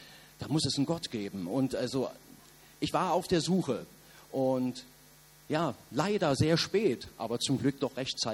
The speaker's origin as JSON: {"language": "German", "town": "East Berlin", "region": "Berlin", "country": "Germany", "tie": "born or raised there", "said": "ich bin in der DDR groß geworden, hier in Ostberlin"}